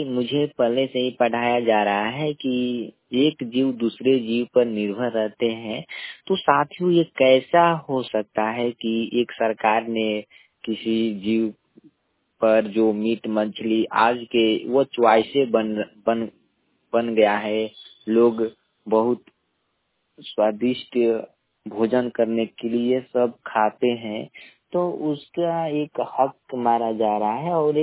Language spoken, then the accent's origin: Hindi; Bihar, India; मैं चिनारी प्रखंड के ग्राम पंचायत मलहीपुर के एक छोटे से गांव का रहने वाला हूं, सिंहपुर से … बोल रहा हूं।